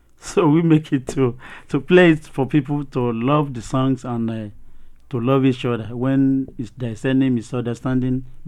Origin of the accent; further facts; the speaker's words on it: Ayedun, Ondo, Nigeria; born there; I was born in Ayedun, Ikole, in Ondo State.